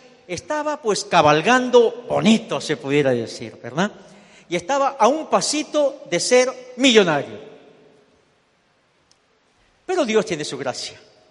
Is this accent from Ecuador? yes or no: yes; Ecuador; Y en el año 90 me regresé para Miami, me regresé para Ecuador. Yo soy ecuatoriano.